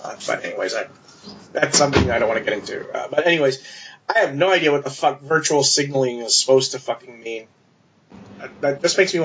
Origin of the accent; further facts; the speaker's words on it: New York, United States; Because I was born in 1970, I grew up in New York, you know